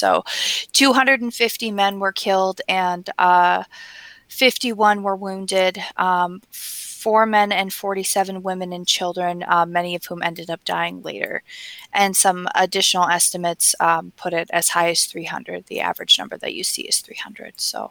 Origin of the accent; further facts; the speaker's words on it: Minnesota, United States; I'm from the Red Lake Nation in northern Minnesota, where I'm enrolled. And I live in central Minnesota now